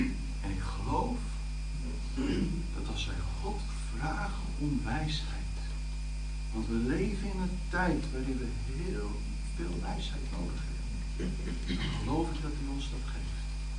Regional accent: Netherlands; Ik ben Nederlander. Ondanks dat ik een hemelburger ben, ben ik ook Nederlander. Ik heb een Nederlands paspoort.

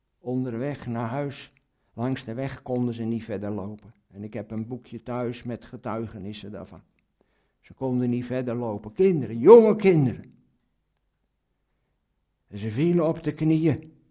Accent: South Holland, Netherlands; Ik kom zelf uit de Ablasserwaard.

